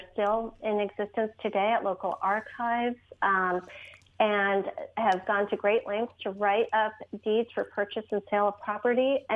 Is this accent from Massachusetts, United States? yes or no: yes; Boston, Massachusetts, United States; Growing up around Boston, mm-hmm. I hadn't really heard of the Pequot War, I'm embarrassed to say.